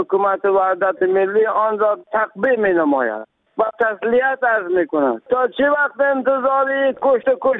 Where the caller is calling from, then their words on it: Farah, Afghanistan; از ولایت فرا با شما با تماس شدیم.